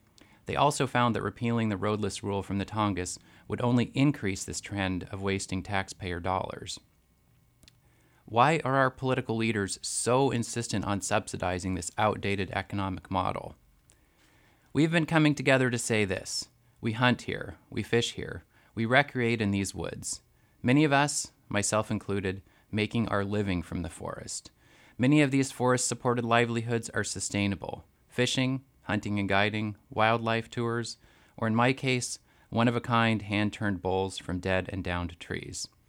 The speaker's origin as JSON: {"language": "English", "town": "Ketchikan", "region": "Alaska", "country": "United States", "tie": "born or raised there", "lives_now": "Sitka, United States", "said": "Sitka has been home since 2000, but I grew up in Ketchikan during the heyday of large-scale clear-cut logging."}